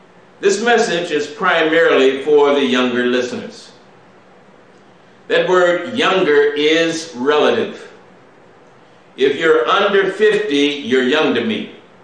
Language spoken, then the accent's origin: English; Indiana, United States; the week of Thanksgiving in my home state of Indiana, our home state of Indiana.